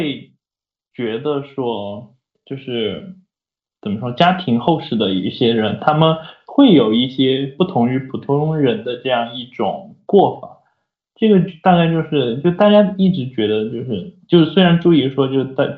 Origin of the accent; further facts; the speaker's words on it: Dujiangyan, Sichuan, China; 后来我们又回都江堰了嘛，然后就回到我们乡下